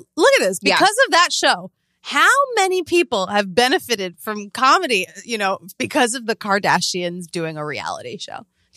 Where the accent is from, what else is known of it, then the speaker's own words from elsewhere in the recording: Boston, Massachusetts, United States; I grew up on Telemundo. Telemundo. I would eat my, you know, clam chowder in Boston and we'd watch Telemundo.